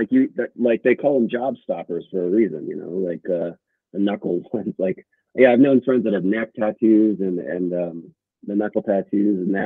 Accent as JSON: {"language": "English", "region": "West Coast", "country": "United States", "tie": "born or raised there", "said": "But I grew up on the West Coast."}